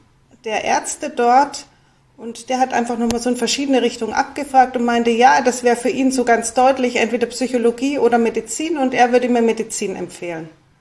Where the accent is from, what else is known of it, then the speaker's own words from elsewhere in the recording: Munich, Bavaria, Germany; ich bin eben in München aufgewachsen